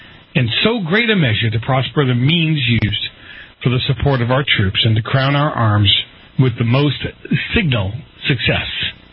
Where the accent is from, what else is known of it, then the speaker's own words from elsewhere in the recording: United States; You know, me as an American, I have nothing to do.